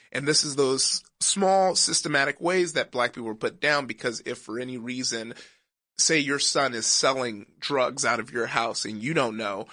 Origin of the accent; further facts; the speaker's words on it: Compton, California, United States; growing up in Compton, I was in Compton probably till about my sophomore year, but I started going to school in Downey at eighth grade